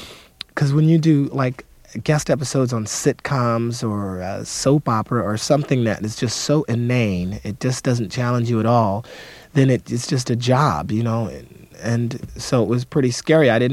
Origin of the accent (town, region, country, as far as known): Detroit, Michigan, United States; born or raised there